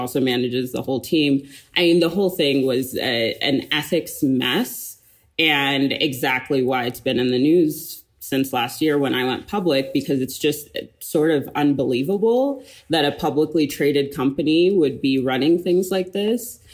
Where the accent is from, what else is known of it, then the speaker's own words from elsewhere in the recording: Anchorage, Alaska, United States; I grew up in Anchorage, Alaska, as a child